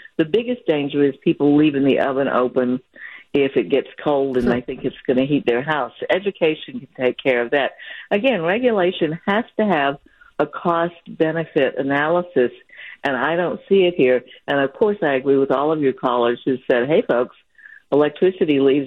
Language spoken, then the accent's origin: English; North Carolina, United States; This is funny because I grew up in the South, where I grew up in North Carolina.